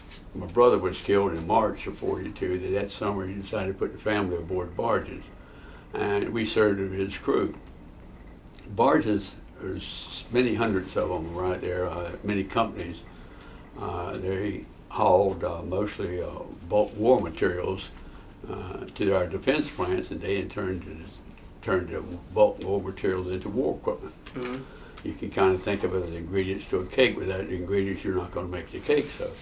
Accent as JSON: {"language": "English", "region": "North Carolina", "country": "United States", "said": "I'm from North Carolina. I started working on barges, I guess, back in 1942 at 10 years old."}